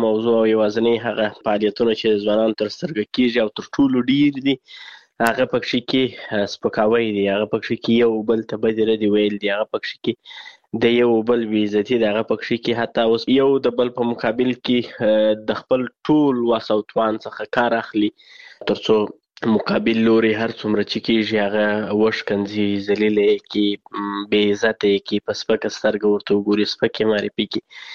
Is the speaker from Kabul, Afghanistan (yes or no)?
no; Kandahar, Afghanistan; زه د کندهار ولایت اوسیدونکی یم.